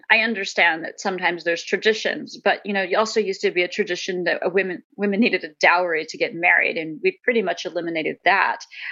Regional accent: Pennsylvania, United States; It's from where I grew up in Pennsylvania.

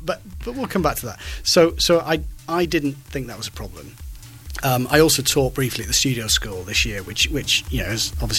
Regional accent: St Helens, North West England, United Kingdom; No, I'm originally from St Helens, but the big sort of coal mining and dirty St Helens in the northwest

